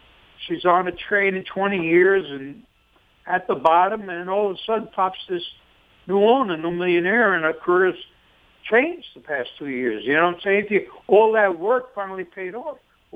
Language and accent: English; Brooklyn, New York, United States; growing up in Brooklyn, I really grew up with five families in one house, and we couldn't afford 50, I couldn't afford 50 cents to go horseback riding.